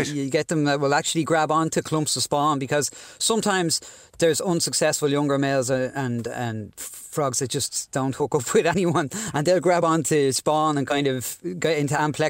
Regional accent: Dublin, Leinster, Ireland; I grew up in Dublin

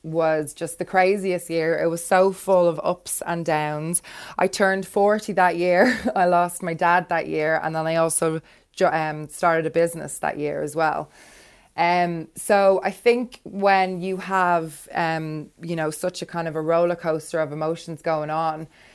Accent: Dublin, Leinster, Ireland; I am from Dublin.

